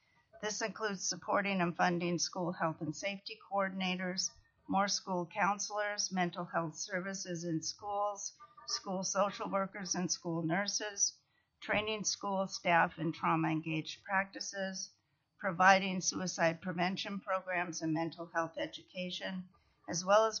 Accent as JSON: {"language": "English", "town": "Juneau", "region": "Alaska", "country": "United States", "tie": "born or raised there", "said": "I'm from Juneau representing myself. I'm a lifelong Alaskan and have children and grandchildren born and raised in Alaska."}